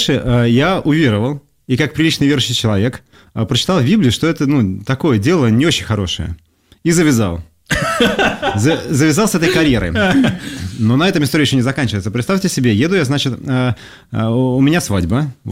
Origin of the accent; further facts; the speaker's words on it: Saint Petersburg, Russia; я такой из Ленинграда